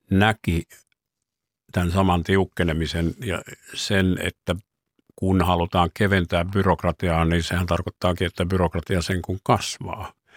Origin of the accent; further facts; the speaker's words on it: Kuopio, North Savo, Finland; now in Kuopio, Finland; minä olin kuopiolainen